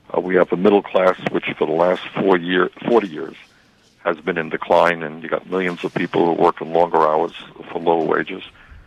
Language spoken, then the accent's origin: English; Burlington, Vermont, United States; I come from Burlington, Vermont, where we're very proud of.